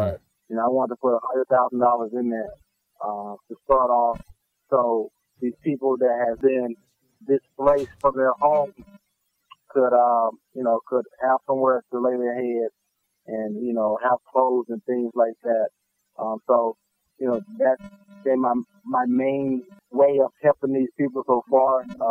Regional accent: Texas, United States; Yeah, it hit my hometown pretty hard this past weekend, and, it really left our city devastated, it's been a rough week, for the African community and for me as well.

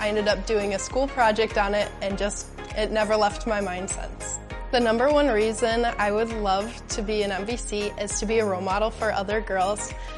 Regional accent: Inver Grove Heights, Minnesota, United States; I'm from Invergrove Heights, and this is my rookie season.

